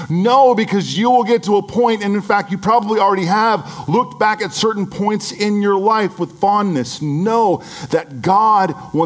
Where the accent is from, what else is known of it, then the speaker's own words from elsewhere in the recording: Pinole, California, United States; We went to San Francisco, but on the way through, I drove them through my hometown of Pinole.